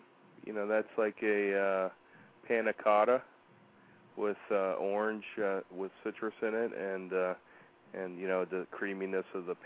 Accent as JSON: {"language": "English", "town": "Hershey", "region": "Pennsylvania", "country": "United States", "tie": "born or raised there", "said": "I grew up in Hershey, PA, and in the late 70s they did the Inner Harbor, and I was always hanging out down there."}